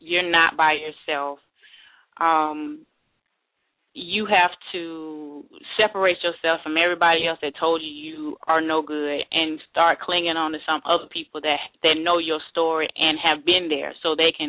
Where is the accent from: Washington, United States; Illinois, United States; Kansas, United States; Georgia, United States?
Georgia, United States; Atlanta; I am originally from Atlanta.